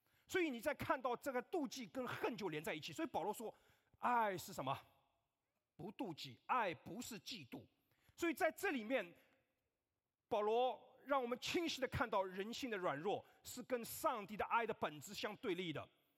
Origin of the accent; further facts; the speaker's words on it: China; moved away as an adult; 我告诉你，我三十多年前离开中国，是不是还不到三十年？二十五年前离开中国的时候，对不起，时间过得有点快啊。我去读书的时候，我跑到欧洲去